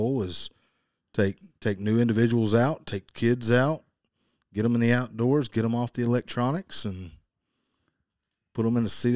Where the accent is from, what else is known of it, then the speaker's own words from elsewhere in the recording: Tennessee, United States; So growing up as a kid, I'm from Tennessee, a lake called Reelfoot Lake, yeah, which is right off the Mississippi River, West Tennessee, yep, Northwest Tennessee.